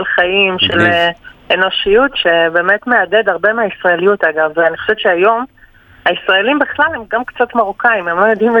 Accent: Haifa, Haifa District, Israel; בסוף חוזרים לשורש, אני מחיפה במקור, חיפה מעדדת לי את איסאווירה

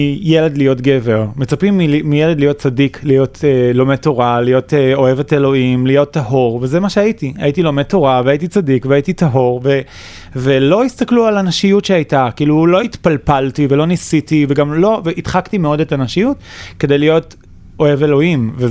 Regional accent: Tirat Carmel, Haifa District, Israel; born there; נולדתי בשנות ה-80 בטירת הכרמל למשפחה דתית, דתית מסורתית מרוקאית מאוד אדוקה.

